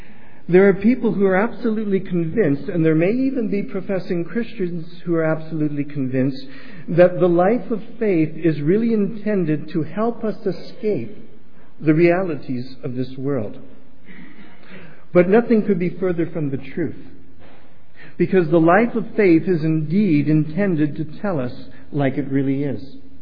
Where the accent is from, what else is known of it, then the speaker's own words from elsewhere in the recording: Windsor, Ontario, Canada; From the time I was a little boy growing up in Windsor, Ontario, until literally the day I left to get married